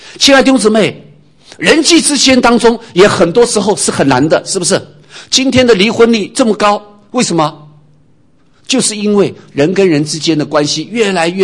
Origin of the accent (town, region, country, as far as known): China